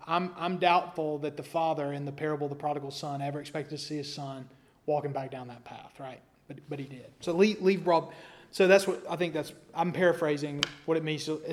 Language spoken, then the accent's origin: English; Alabama, United States; and then I'm from the Scottish Highlands of America, the Appalachian foothills, Sand Mountain, right?